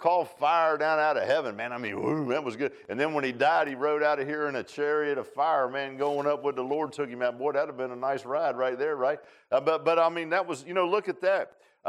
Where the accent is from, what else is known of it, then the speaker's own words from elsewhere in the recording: Virginia Beach, Virginia, United States; And I grew up in Virginia Beach, and we never had no snow at Christmas